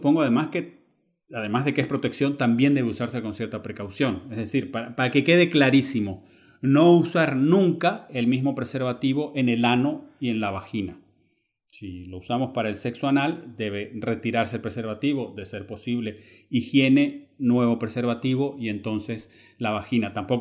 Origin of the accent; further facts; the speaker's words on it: Venezuela; Yo mismo cuando crecí en Venezuela fui alguna vez allí